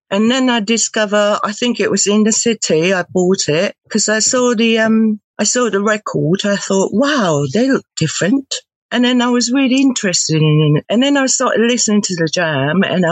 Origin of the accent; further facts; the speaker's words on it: Tokyo, Japan; I'm from Tokyo.